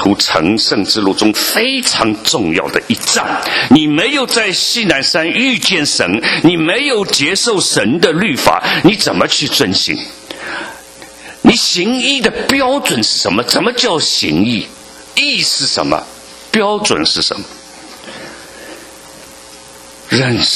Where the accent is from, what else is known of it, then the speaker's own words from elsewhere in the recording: China; 所以我们中国人写的推荐信不大值得看的